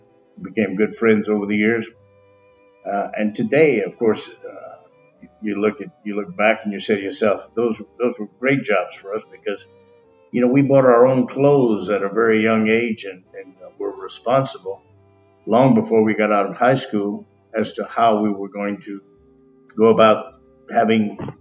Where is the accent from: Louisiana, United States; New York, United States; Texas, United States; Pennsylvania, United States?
Louisiana, United States; first language French; English is a second language; My first language was French. My father knew very little English until he was in his 20s. And so a lot of the traditions were revolved around Cajun.